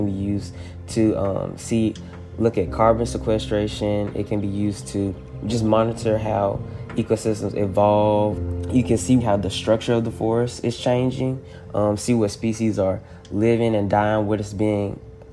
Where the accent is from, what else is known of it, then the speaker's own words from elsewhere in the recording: Huntsville, Alabama, United States; I am from Huntsville, Alabama.